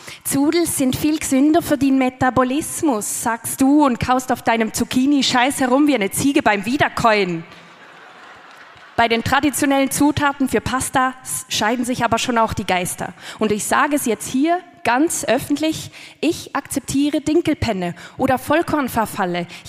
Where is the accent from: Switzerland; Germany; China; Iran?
Switzerland; Ich komme aus der Schweiz, aber ich kann auch richtig reden, kein Problem. Tut mir leid, dass ich aus der Schweiz komme. Aber meine Mama, die kommt aus Italien. Folglich bin ich halbe Italienerin